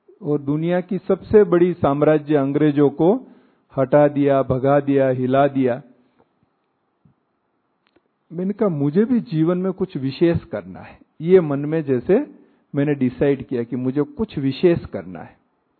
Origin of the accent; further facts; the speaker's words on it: Rajasthan, India; हम यहां उदयपुर है राजस्थान में, उसके पास में छोटा सा गांव है 30 किलोमीटर, वहां हम रहे थे, वो हमारा गांव है नेटिव। तो पूरा जैसे गांव में ही बड़े पले, पढ़ाई भी वहीं से की